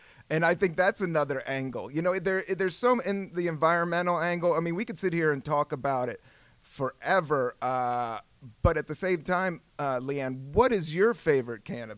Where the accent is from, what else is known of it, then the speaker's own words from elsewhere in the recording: Virginia, United States; also born or lived in Washington, D.C.; I'm a DC kid. I'm from Virginia. I'm from the South.